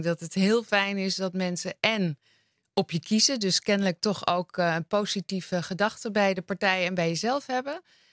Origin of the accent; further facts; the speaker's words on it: Laren, North Holland, Netherlands; Ik ben geboren en getogen in Laren. Mijn ouders wonen nog, mijn zusje en mijn kinderen.